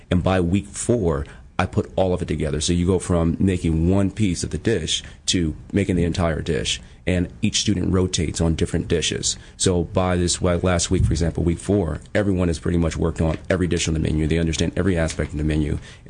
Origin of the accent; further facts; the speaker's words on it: Buffalo, New York, United States; I'm from Buffalo, my wife is from New Hampshire, you know, on the East Coast